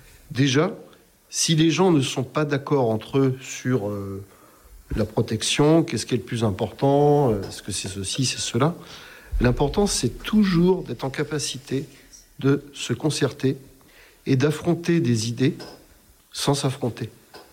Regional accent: Tours, Centre-Val de Loire, France; born there; c'est dans mon sang, des origines corses, quoi. Et puis, bien sûr, des origines tourangelles, hein, parce que je suis né à Tours, quand même.

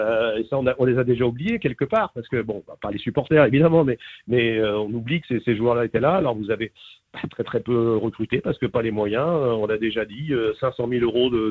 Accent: Brittany, France; Et on ne dit pas ça parce qu'on est breton et qu'on est chauvin.

